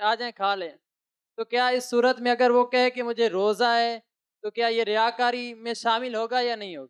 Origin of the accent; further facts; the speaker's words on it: Mirpur, Sindh, Pakistan; میرا تعلق میراپور سندھ سے ہے